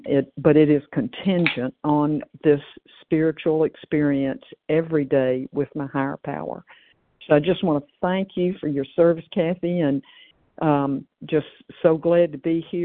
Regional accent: Tennessee, United States; now in California, United States; I'm from Tennessee, but I'm presently in California

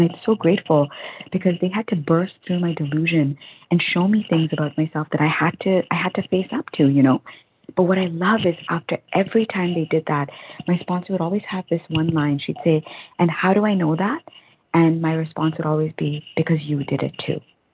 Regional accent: Toronto, Ontario, Canada; from Toronto, recovered compulsive overeater from Toronto, Canada.

